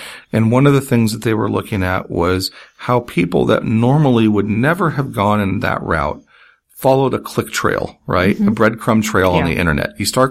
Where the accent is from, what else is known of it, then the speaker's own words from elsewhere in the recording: United States; As an American, I can go in there and people immediately want to know, who am I?